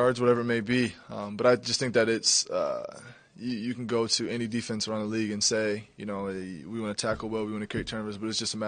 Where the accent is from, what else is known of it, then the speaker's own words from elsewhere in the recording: Ohio, United States; I'm from Ohio and I went to Iowa